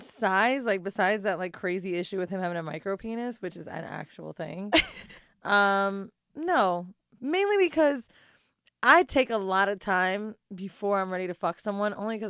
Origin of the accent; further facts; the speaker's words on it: Flint, Michigan, United States; I'm a hood bitch, but at the end of the day, I'm from Flint.